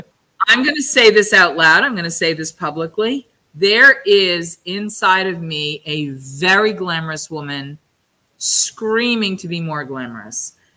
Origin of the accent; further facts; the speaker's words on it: Boston, Massachusetts, United States; I grew up in Boston, which is not the most glamorous place in the world.